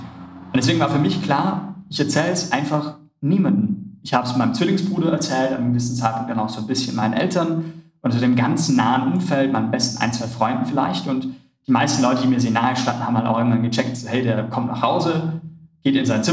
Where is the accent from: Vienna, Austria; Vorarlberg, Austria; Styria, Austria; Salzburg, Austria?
Vorarlberg, Austria; Ich komme aus einem kleinen Dorf. Also ich komme in Österreich, ich komme aus Vorarlberg, ich komme aus einem richtig kleinen Dorf. Wir haben 1000 Einwohner, wir haben mehr Kühe als Menschen, das ist keine Übertreibung.